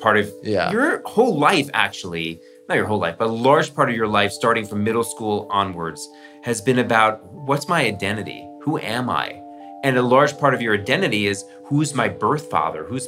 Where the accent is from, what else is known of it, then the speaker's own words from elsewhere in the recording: Great Neck, New York, United States; I grew up in Great Neck.